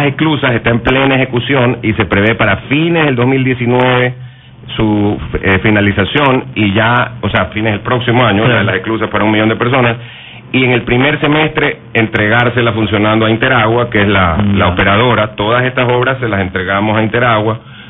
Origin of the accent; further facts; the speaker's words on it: Guayaquil, Guayas, Ecuador; los que viven al frente también, que somos guayaquileños.